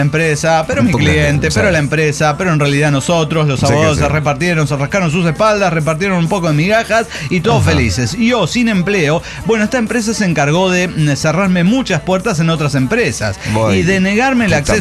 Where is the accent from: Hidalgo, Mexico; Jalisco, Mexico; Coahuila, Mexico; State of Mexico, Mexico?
Coahuila, Mexico; Torreón; de Torreón, México.